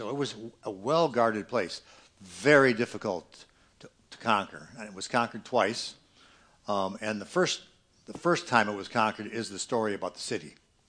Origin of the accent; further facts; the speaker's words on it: United States; born there; which means I was born in America.